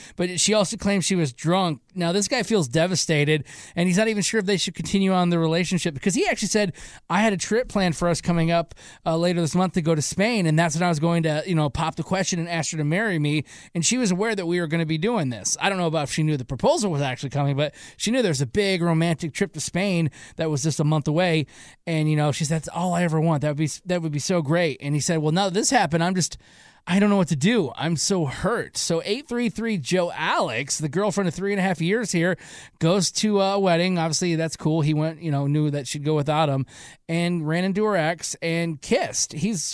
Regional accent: Michigan, United States; I grew up in Michigan right by the border to Windsor.

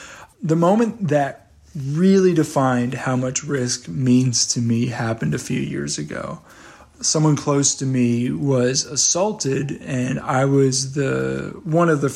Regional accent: the South, United States; I was from Bible Belt South

